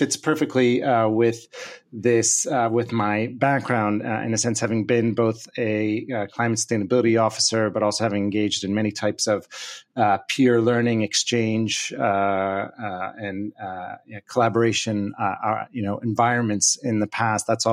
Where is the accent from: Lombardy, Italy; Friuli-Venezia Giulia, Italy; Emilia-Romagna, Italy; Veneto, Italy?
Lombardy, Italy; Milan; now in Turin, Italy; I'm originally from Milan, Italy. I now reside in Torino, Italy, and in between have spent quite a bit of time in the States and other parts of the world